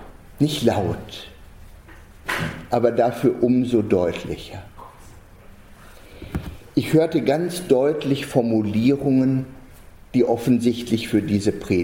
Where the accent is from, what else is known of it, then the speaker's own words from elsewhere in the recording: North Rhine-Westphalia, Germany; Nur mein Trotz als Sauerländer reicht dafür allemal.